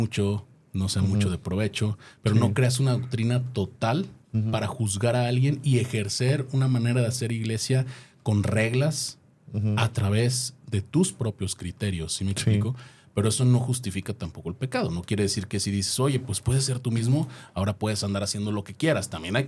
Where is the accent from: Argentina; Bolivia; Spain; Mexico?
Mexico; moved away; venimos de un país donde la religión es parte casi de la cultura, o sea, para algunos de nosotros es como naces mexicano diagonal católico